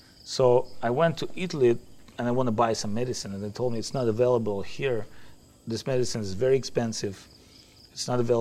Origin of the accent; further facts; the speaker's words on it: Saint Petersburg, Russia; English is a second language; I'm from St. Petersburg, built by Italian architects, Rastrelli, Botticelli.